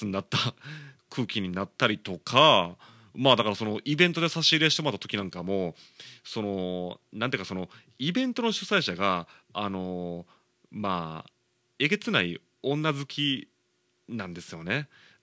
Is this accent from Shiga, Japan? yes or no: yes; Otsu, Shiga, Japan; 僕もともと滋賀県で育ってるんで、滋賀県は大津市の